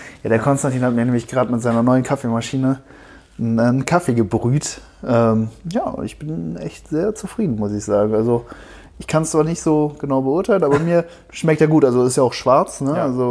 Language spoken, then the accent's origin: German; Cologne, North Rhine-Westphalia, Germany; Ich komme ja eher aus Köln, fahre dann ungefähr 45 Minuten, eine Stunde hier hin.